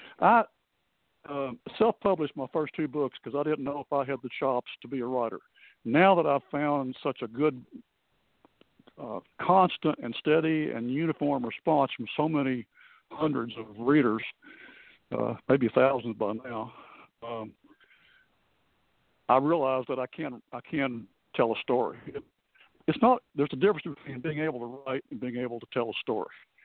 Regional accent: Frankfort, United States; I grew up in Frankfort, went to Hollywood to become a screenwriter, came back to Frankfort.

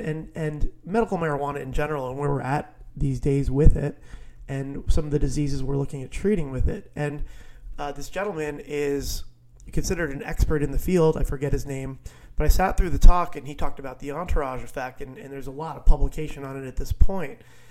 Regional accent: New Jersey, United States; my home state of New Jersey

